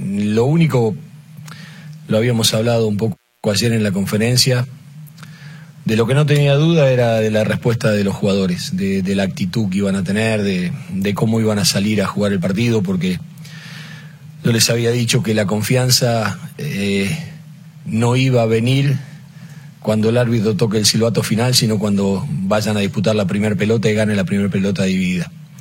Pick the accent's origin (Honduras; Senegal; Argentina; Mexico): Argentina; yo le voy a decir una cosa como argentino, no como técnico de la selección paraguaya.